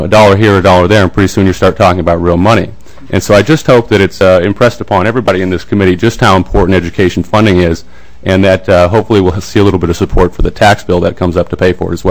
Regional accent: Crosby, Minnesota, United States; I'm from Crosby, Ironton. I drive through Elk River all the time.

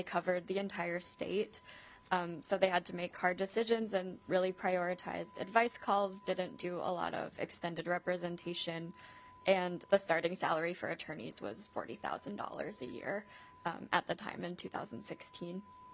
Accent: Minnesota, United States; But last summer, I moved back to my home state of Minnesota and decided to apply for a legal services job.

